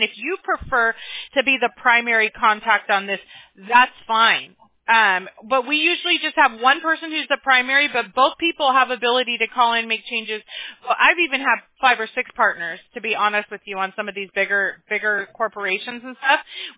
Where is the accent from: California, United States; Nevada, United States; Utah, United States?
California, United States; Apple Valley; I grew up in Apple Valley, and I owned a house in Corona.